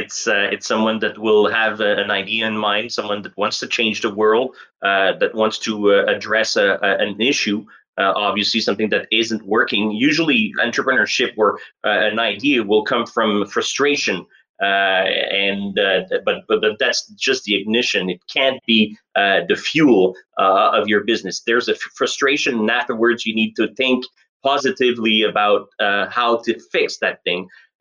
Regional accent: Montreal, Quebec, Canada; So I was born and raised in Quartierville, which is a borough in Montreal, northwest of Montreal.

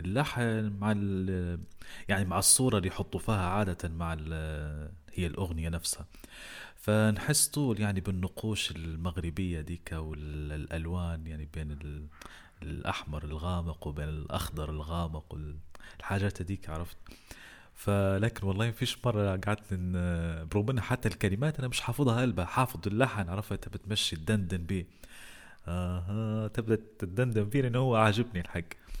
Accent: Al-Amiriya, Jafara, Libya; born there; مسقط رأسي منطقة العامرية بمحافظة ورشفانة، هي بلدية طبعا العامرية.

